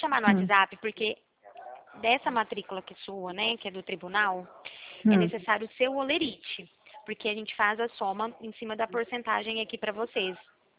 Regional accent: Araçatuba, São Paulo, Brazil; eu sou da cidade de Araçatuba.

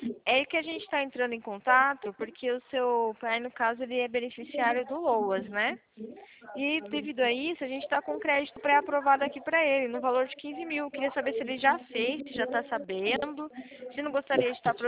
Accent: São Paulo, Brazil; eu sou daqui de São Paulo

